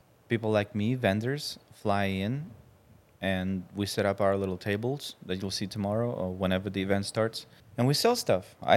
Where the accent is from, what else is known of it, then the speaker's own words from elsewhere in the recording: Saint Petersburg, Russia; I grew up in St. Petersburg, one of the bigger cities.